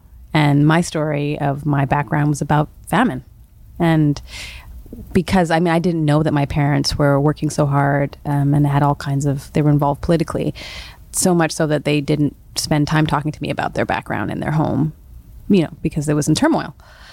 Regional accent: Vancouver, British Columbia, Canada; So my father did grow up in Palace, and I grew up in Vancouver.

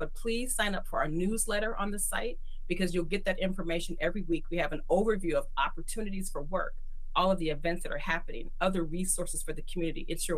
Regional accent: Oakland, California, United States; I'm born and raised in East Oakland

